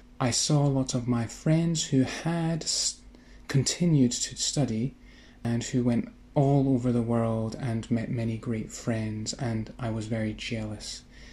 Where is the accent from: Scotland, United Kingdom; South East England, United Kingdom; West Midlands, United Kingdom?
Scotland, United Kingdom; I'm from Scotland, and so Scotland is a difficult accent